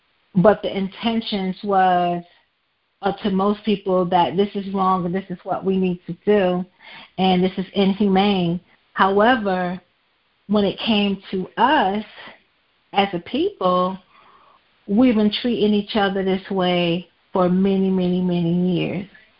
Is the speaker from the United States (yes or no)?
yes; New Jersey, United States; also born or lived in Thomasville, United States; I am originally from North New Jersey. I was born and raised there and graduated from high school at Essex County Vocational Technical High School.